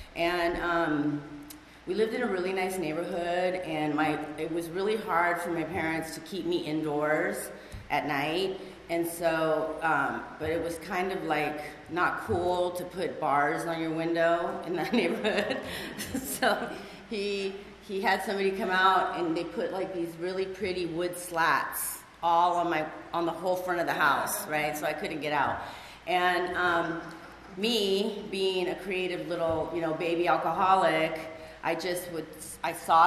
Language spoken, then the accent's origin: English; Granada Hills, California, United States; So, let's see, I grew up in Granada Hills. I am 1,000% a Valley girl.